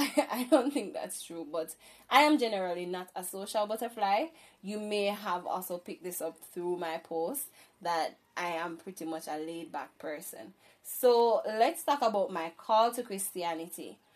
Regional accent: Jamaica; I am from Jamaica, not Jamaica in America, but the one in the Caribbean, black, green, and gold all the way.

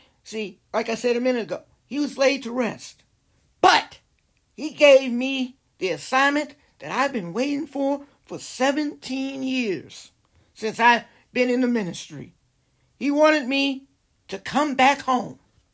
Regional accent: Chicago, Illinois, United States; I grew up at Progressive Baptist Church in Chicago and off of 36 in Wentworth. I grew up there.

